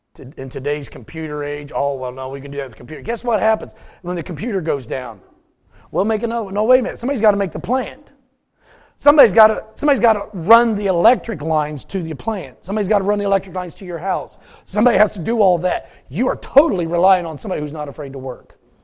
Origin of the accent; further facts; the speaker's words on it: West Virginia, United States; You know, I thought, I'm just a redneck. You know, I'm from West Virginia.